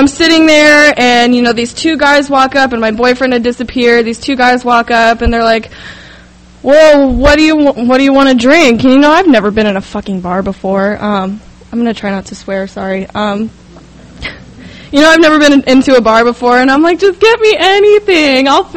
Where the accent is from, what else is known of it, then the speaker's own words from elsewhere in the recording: Los Angeles, California, United States; I'm from the South Bay in Los Angeles